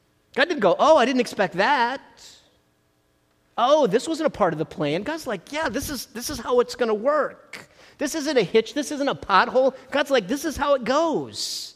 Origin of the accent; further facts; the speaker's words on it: Midwest, United States; I'm from the Midwest, I say pop, I don't say soda